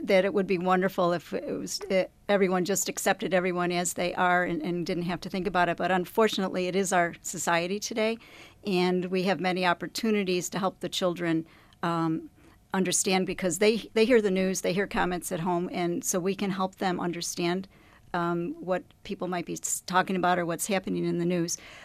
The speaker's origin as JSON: {"language": "English", "town": "Oswego", "region": "New York", "country": "United States", "tie": "born or raised there", "said": "I grew up in Oswego, New York, and the Sisters of St. Joseph from Rochester had a school there."}